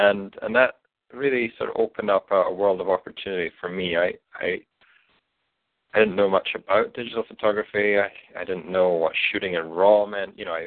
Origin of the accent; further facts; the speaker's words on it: Scotland, United Kingdom; I grew up in Scotland, where I would spend my summers in the highlands of the northwest